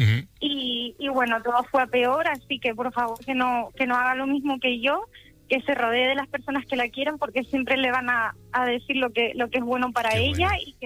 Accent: Santa Cruz de Tenerife, Canary Islands, Spain; Yo soy de Santa Cruz de Tenerife.

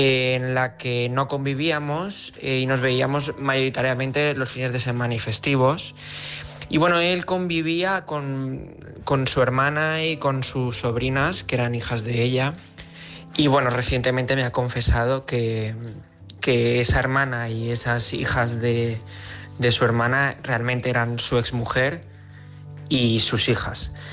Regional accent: Cuenca, Castilla-La Mancha, Spain; soy de Cuenca y bueno, quería contaros mi historia.

